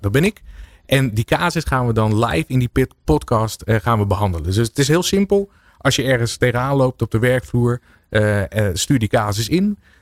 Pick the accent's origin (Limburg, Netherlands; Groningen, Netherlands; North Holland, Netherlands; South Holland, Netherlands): South Holland, Netherlands; Rotterdam; born there; Ik ben een geboren Rotterdammer.